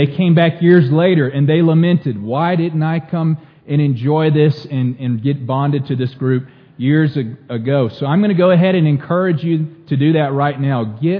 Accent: Gulf Coast, United States; The Gulf Coast is my hometown. I have family that's there.

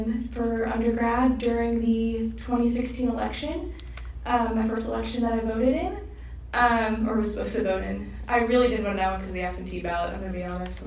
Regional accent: Washington, District of Columbia, United States; also born or lived in Virginia; I grew up in I grew up in Washington, D.C., which did a very, very big number on me, meaning that I only saw the negatives of politics. I grew up in the last Republican county in Virginia, about 40 miles outside of D.C.

